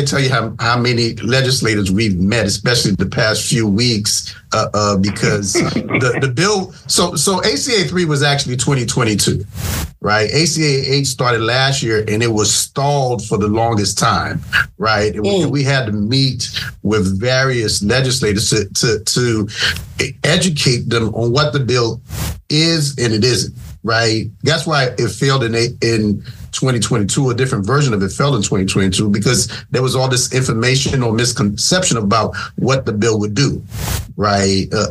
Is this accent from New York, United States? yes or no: yes; New York, United States; You know, I remember growing up in New York, right?